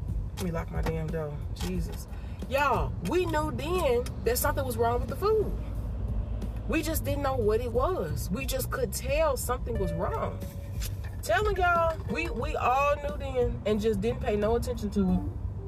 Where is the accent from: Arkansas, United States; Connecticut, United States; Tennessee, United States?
Tennessee, United States; I told y'all I grew up in Tennessee.